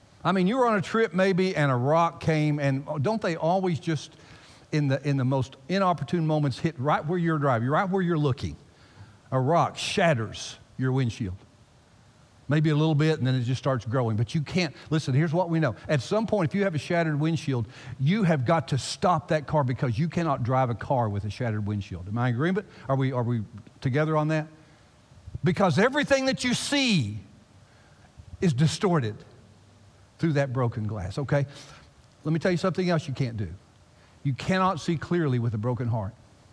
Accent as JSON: {"language": "English", "region": "Kentucky", "country": "United States", "said": "You know, I'm from Kentucky, and I have great confidence in the ability of duct tape to do a lot of miraculous things."}